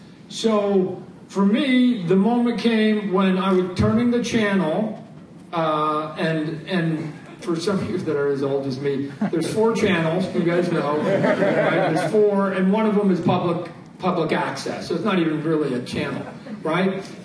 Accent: Canada; I'm Canadian, I'm in Calgary

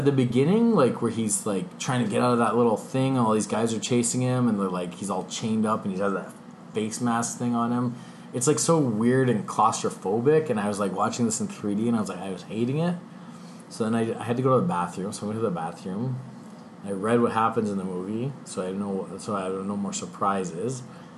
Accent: Toronto, Ontario, Canada; Like I grew up in Scarborough, which apparently is supposed to be so crazy and scary. And like I've never ever been scared. We live in like Toronto.

